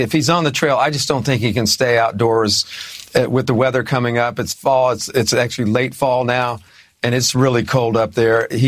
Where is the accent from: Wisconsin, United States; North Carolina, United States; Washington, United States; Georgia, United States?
North Carolina, United States; I'm from North Carolina. I ran the FBI office here for 5 years.